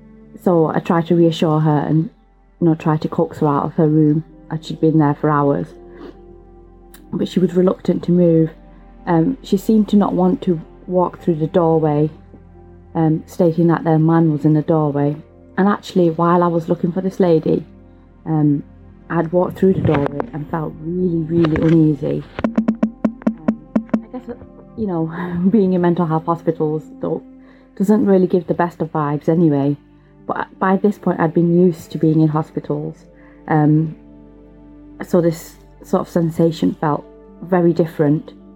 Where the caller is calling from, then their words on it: Manchester, North West England, United Kingdom; I'm calling from Manchester in the UK.